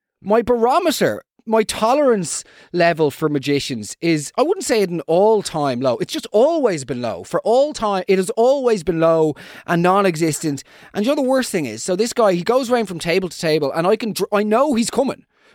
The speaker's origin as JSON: {"language": "English", "country": "Ireland", "tie": "born or raised there", "said": "It was a very common fear, though, growing up in Ireland."}